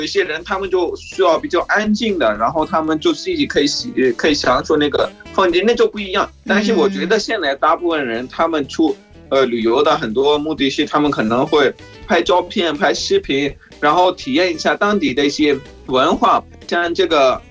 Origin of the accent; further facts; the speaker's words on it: Pakistan; Chinese is a second language; 感谢大家收听，